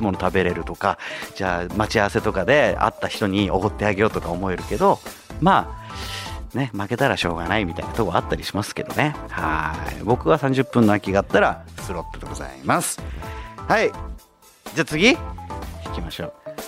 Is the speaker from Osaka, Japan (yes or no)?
no; Zama, Kanagawa, Japan; はい、座間市出身の僕と、相模原出身のタスクくんで、